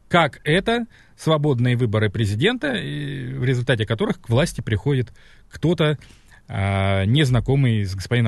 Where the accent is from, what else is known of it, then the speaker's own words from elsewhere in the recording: Murmansk Oblast, Russia; born there; Я, между прочим, родился в Мурманской области.